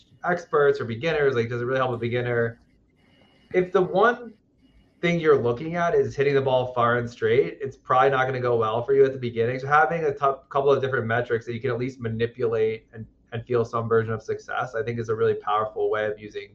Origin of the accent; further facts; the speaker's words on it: Pennsylvania, United States; I grew up outside of Philadelphia in Bucks County, Pennsylvania.